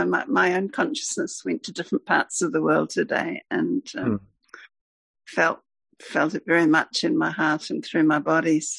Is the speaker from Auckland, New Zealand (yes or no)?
no; Christchurch, Canterbury, New Zealand; And without thinking, I said, I'm from Christchurch.